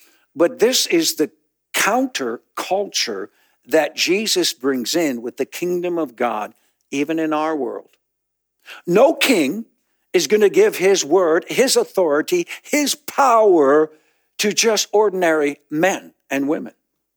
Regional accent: Gaylord, Minnesota, United States; last year I went to my hometown, Gaylord, Minnesota, and I went to a class reunion.

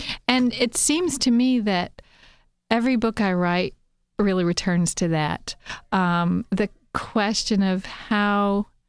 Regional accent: Kentucky, United States; We moved to southwestern Virginia for a lot of reasons. It's very near where I grew up in Kentucky. We were really coming home.

